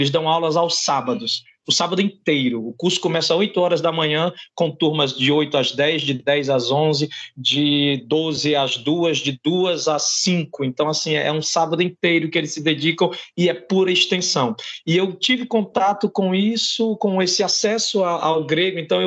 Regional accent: Ceará, Brazil; accent: nordestino; linguagem popular que é muito própria da gente aqui nordestinos, né? Então, estou falando com esse meu sotaque carregado, dizem que a gente fala cantando, e eu não consigo entender por quê, talvez porque estou dentro da bolha do cearenseis

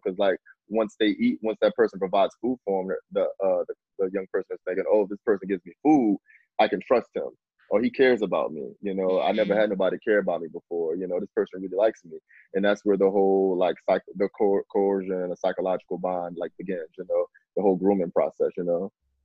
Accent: New Orleans, Louisiana, United States; I grew up in Abigail Projects. I saw it all the time. Like I went to high school with girls who did sex work, who were dancers, you know, and like growing up in New Orleans in the '90s

